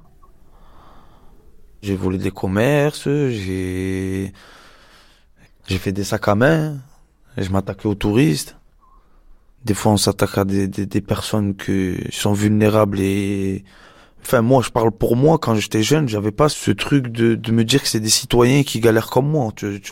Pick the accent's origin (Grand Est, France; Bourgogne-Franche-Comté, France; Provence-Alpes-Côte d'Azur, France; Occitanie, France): Provence-Alpes-Côte d'Azur, France; Marseille; J'ai 29 ans, je suis de Marseille, du 3e arrondissement.